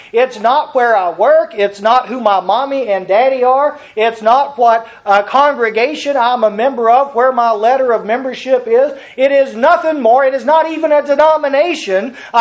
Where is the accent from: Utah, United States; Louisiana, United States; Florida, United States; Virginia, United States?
Virginia, United States; Yeah, I'm an American. I'm a Virginian.